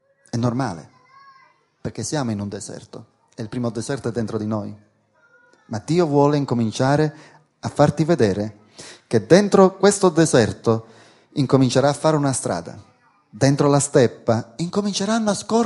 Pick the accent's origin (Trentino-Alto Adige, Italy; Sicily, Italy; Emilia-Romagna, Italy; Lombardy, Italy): Sicily, Italy; E noi come siciliani abbiamo questa cultura di sospetto, perché siamo un popolo che siamo stati dominati